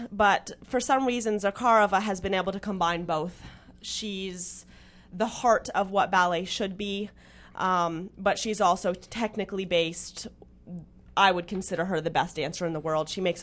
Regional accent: Bahamas; born there; So by birthright, I'm Canadian, and my father is American, and I was born in the Bahamas.

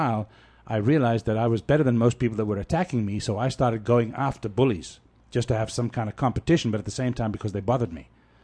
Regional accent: South Africa; as a child growing up in South Africa, the bullying thing was common.

